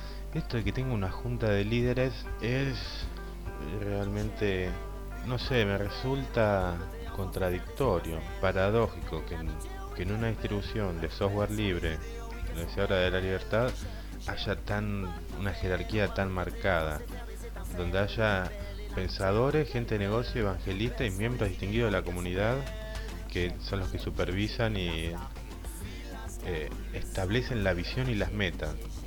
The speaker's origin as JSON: {"language": "Spanish", "country": "Argentina", "said": "Los que no son argentinos comprenderán, yo creo que ya está popularizado a nivel mundial el mate como producto argentino, y bueno, es algo que tomamos habitualmente."}